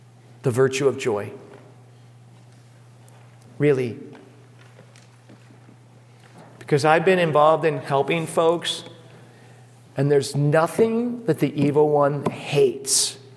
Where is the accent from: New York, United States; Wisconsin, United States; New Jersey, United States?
New York, United States; I'm from New York and all New Yorkers are like that, right?